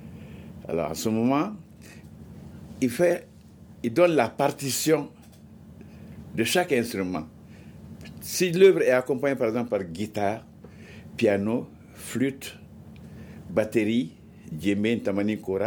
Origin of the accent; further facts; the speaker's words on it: Cuba; moved away; Et quand je suis venu de Cuba